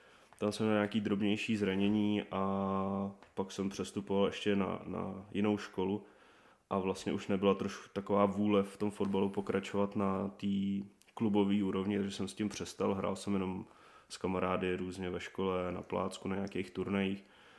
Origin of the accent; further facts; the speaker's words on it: Prague, Czechia; tak jsem rodilý Pražák z Prahy 6, celý život trávím v Dejvicích a okolí